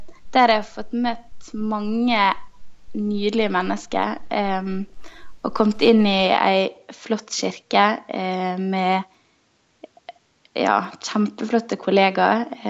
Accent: Gursken, Møre og Romsdal, Norway; also born or lived in Bergen; now in Israel; Jeg kommer fra Sunnmøre, og jeg kommer jo fra verdens navle, som er Gursken.

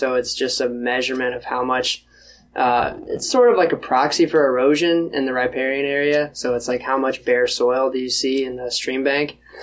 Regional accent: South Carolina, United States; moved away as an adult; I grew up in South Carolina, lived there for, you know, my first 22 years, and I had never lived anywhere else for any extended period of time

